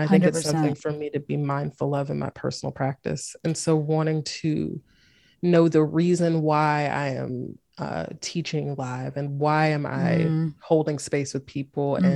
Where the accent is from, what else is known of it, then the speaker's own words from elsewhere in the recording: Greensboro, North Carolina, United States; also born or lived in Durham, North Carolina; like for a long time I lived in Durham, North Carolina, and I'm from Greensboro originally, and I felt very happy to be based in North Carolina